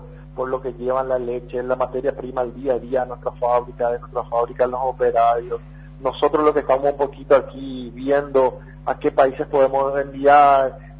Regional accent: Paraguay; uno como paraguayo se llena de orgullo

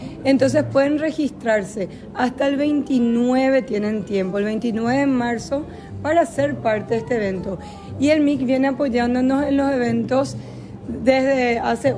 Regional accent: Paraguay; nosotros como paraguayos podamos implementar un canal nuevo de ventas y poder llegar a todo el país

